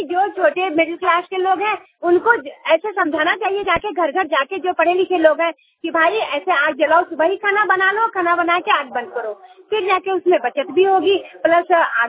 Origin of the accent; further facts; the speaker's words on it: Dumri, Bihar, India; जी मैं डुमरी की रहने वाली हूँ, इधर मधुबनी में पड़ता है।